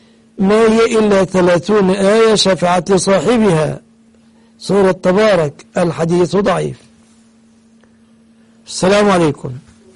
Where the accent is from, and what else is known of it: Egypt